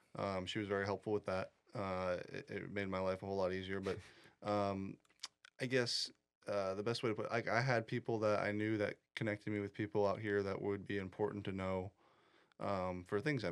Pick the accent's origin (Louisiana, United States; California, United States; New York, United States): California, United States; where I grew up in California is just north of San Francisco. It's not in a big city at all.